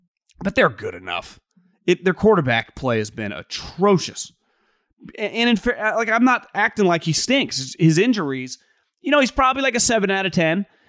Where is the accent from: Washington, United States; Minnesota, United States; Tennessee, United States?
Washington, United States; Seattle; I'm from Seattle, so I'm a huge Seahawks fan.